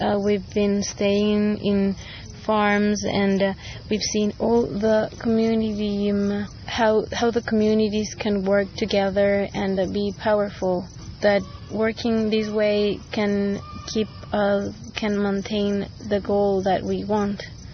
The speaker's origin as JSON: {"language": "English", "town": "Quito", "region": "Pichincha", "country": "Ecuador", "said": "I'm from Quito, Ecuador."}